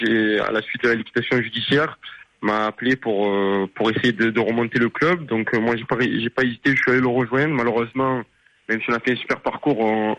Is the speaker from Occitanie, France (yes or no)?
no; Marseille, Provence-Alpes-Côte d'Azur, France; Mais c'est vrai que je suis marseillais de pure souche, comme on dit.